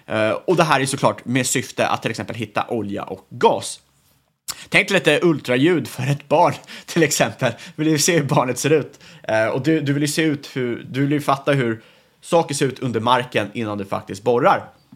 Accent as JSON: {"language": "Swedish", "country": "Sweden", "said": "som svensk"}